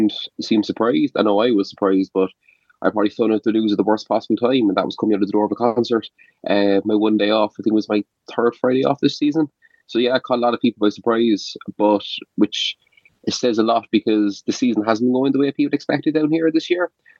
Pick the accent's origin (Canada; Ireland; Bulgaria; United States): Ireland; Cork, Munster; like as someone like I'm from Cork, like that's just not good enough